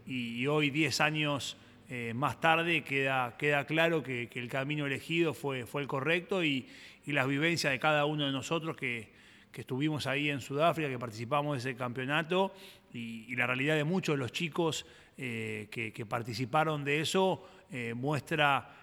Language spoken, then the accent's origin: Spanish; Argentina